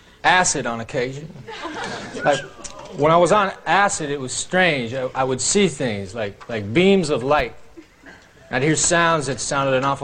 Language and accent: English; Minnesota, United States; moved away as an adult; I was born in Minnesota. That's where I was raised, Minnesota.